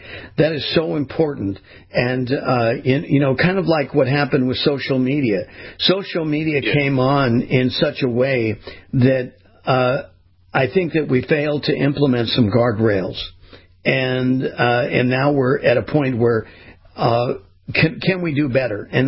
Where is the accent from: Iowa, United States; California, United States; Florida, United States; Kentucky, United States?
California, United States; I grew up in California, and when I was a kid, Kumar, there were times that it was on the coast.